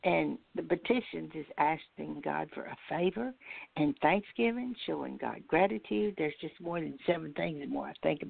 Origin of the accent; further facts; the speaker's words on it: the South, United States; I was from the South.